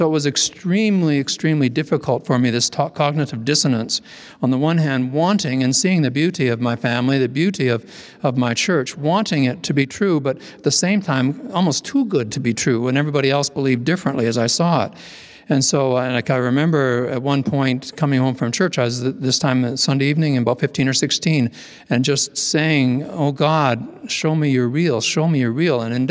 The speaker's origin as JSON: {"language": "English", "town": "Vancouver", "region": "British Columbia", "country": "Canada", "tie": "born or raised there", "said": "I grew up in Western Canada in Vancouver, Greater Vancouver"}